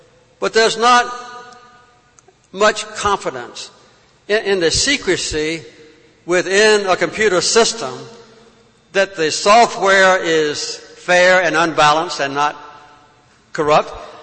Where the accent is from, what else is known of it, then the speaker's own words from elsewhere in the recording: Georgia, United States; I come from Georgia, and I've been embarrassed that my own state passed a law this year